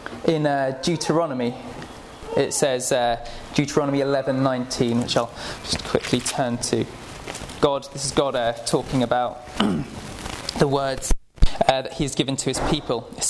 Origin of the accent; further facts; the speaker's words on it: Sunderland, North East England, United Kingdom; I grew up in Sunderland, and anything that has gravy on it is a regular thing in the Northeast.